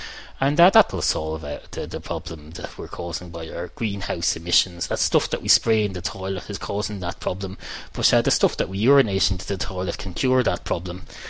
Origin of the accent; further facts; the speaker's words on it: United States; And I'm an American, so I talking a big voice, and have a big booming voice